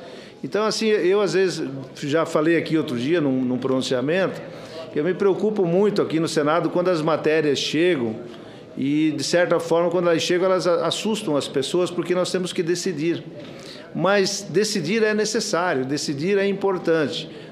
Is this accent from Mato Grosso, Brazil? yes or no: yes; Mato Grosso, Brazil; eu como mato-grossense, como representante do meu estado